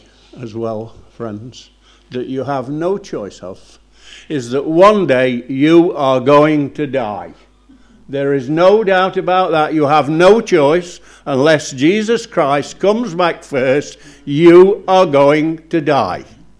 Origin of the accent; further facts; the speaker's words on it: Somercotes, East Midlands, United Kingdom; I was born in Summercoats. I'd rather have been born somewhere else, actually, because when I was a little lad growing up, everywhere I looked was a pit slag heap